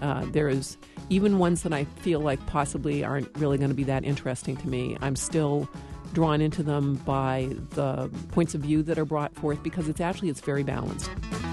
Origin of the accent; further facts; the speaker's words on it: Manchester, New Hampshire, United States; I'm from Manchester, and I am a sustaining member of NHPR.